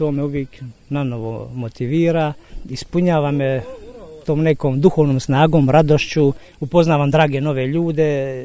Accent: Austria; ja sam osobno iz Austrije, dođe sam u Uskoplja, radim, živim u Austriji i dođem u Uskoplje

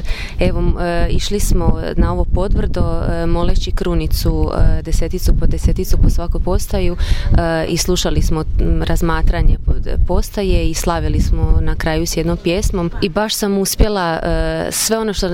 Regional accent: Osijek, Osijek-Baranja County, Croatia; now in Međugorje, Bosnia and Herzegovina; dolazim iz Osijeka, imam 33 godine

